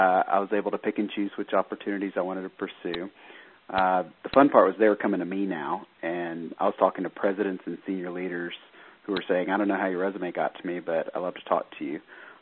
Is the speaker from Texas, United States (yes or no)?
yes; Dallas, Texas, United States; I'm from Dallas, Texas.